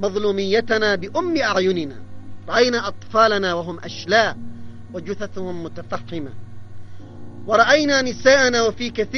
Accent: Yemen; إنما نزداد نحن كشعب يمني صمودا وعزما وثباتا وتصميما

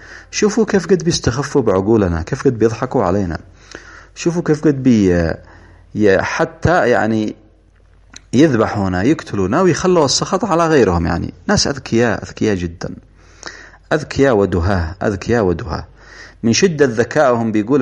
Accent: Yemen; نحن مسلمون ونحن شعب يمني مسلم،

